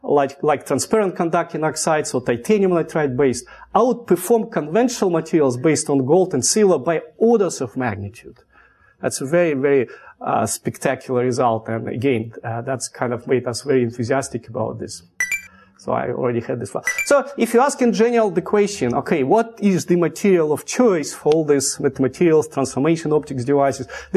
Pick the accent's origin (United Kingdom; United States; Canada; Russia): Russia; because I came from Russia.